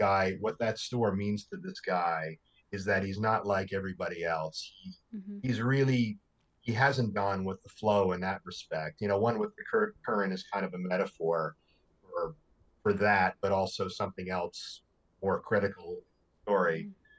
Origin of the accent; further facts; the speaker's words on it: New Jersey, United States; We actually had a general store where I was growing up in Jersey, but it wasn't